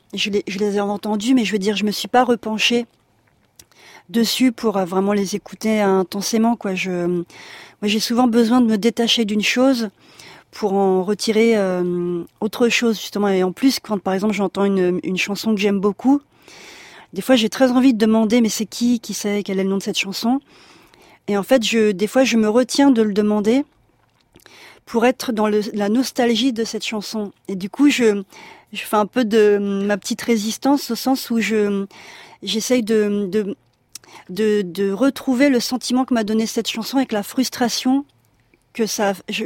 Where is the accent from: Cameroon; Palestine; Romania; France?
France; accent: French; French is a second language; Je m'efface un peu avec mon accent français, en tout cas, mais léger.